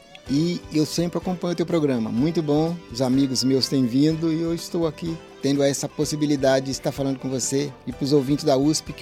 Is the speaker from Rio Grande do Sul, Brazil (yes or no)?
no; Água Comprida, Minas Gerais, Brazil; also born or lived in Uberaba; now in São Paulo, Brazil; Seria um sítio onde eu nasci. Sabe, a minha primeira informação musical veio de lá.